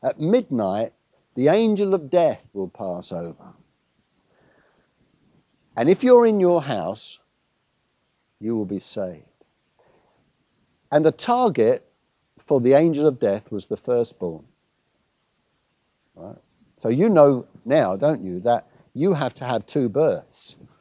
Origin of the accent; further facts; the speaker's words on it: London, United Kingdom; I'm English. I was born in London, born and bred in London, mate.